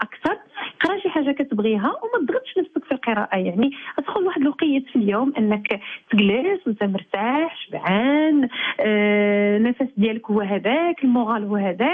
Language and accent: Arabic; Morocco; وبالمدن الجميلة اللي كاينة عندنا في المغرب